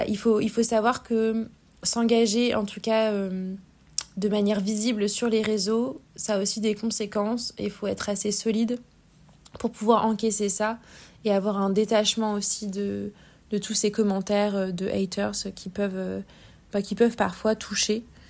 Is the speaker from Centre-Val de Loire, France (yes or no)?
yes; Montoire-sur-le-Loir, Centre-Val de Loire, France; now in Paris, France; je suis originaire du Loir-et-Cher. J'ai grandi du côté de Montoire-sur-le-Loir et j'ai fait mon lycée à Tours. Donc je suis un petit produit de la région centre. Je suis à Paris depuis plus de 10 ans maintenant.